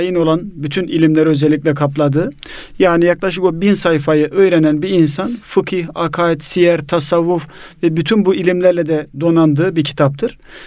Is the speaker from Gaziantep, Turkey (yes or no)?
no; Hassa, Hatay, Turkey; born there; ben asıl Hatay Hassa doğumluyum.